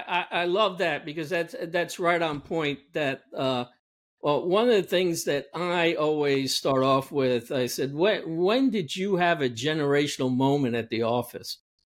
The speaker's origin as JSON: {"language": "English", "town": "Brooklyn", "region": "New York", "country": "United States", "said": "And you got to remember, I'm from Brooklyn, and that nightclub from Saturday Night Fever was in Bay Ridge, Brooklyn."}